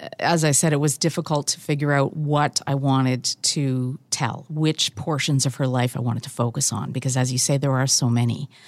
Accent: Barrie, Ontario, Canada; although I was born in Barry and spent most of my life here

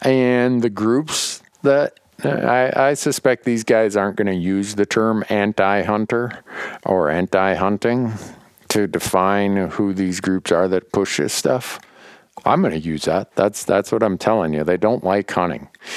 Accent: Montana, United States; even in states with huge hunting and fishing participation like my home state of Montana or Wyoming or Idaho.

